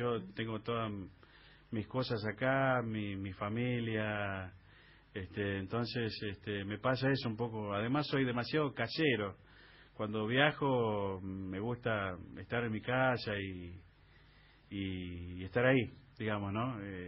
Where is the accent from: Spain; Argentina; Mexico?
Argentina; Buenos Aires; born there; Bueno, yo nací en Buenos Aires, en principio, ¿no?